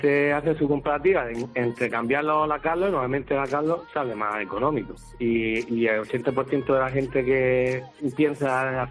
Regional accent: Motril, Andalusia, Spain; pues primero porque somos de Motril

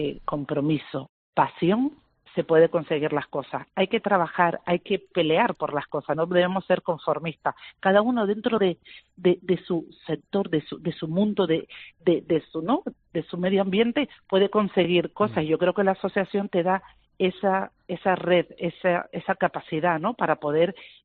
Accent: Las Palmas, Canary Islands, Spain; moved away as an adult; yo nací en Las Palmas, me formé en Las Palmas, pero llevo toda mi vida ejerciendo fuera de la isla

